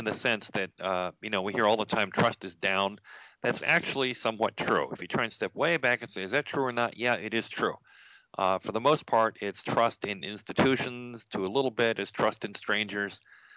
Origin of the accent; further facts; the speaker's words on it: South Dakota, United States; I grew up partly in South Dakota.